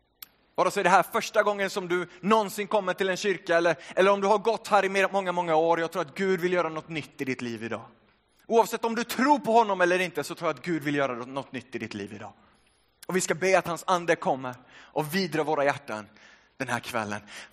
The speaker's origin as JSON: {"language": "Swedish", "town": "Trollhättan", "region": "Västra Götaland County", "country": "Sweden", "tie": "born or raised there", "first_language": "Finnish", "second_language": "Swedish", "said": "Jag är född och uppvuxen i Sverige, men jag har finska föräldrar. Finsk pappa och finsk mamma. Det första språket jag började lära mig där hemma var finska. Men snabbt tog svenskan över. Jag började få svenska vänner, gå i svensk skola. Växte upp i Trollhättan nära Göteborg"}